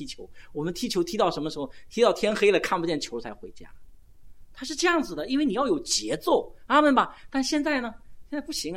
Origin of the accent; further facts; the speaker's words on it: China; 我们中国人在这方面太可怜，真的